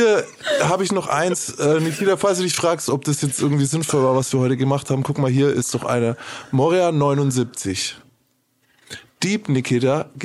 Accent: Nuremberg, Bavaria, Germany; Nürnberg, meine Heimatstadt, kommt rum.

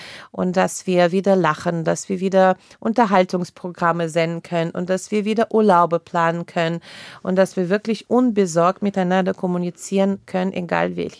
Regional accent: Germany; also born or lived in Saint Petersburg; Und ja, ich komme aus Deutschland.

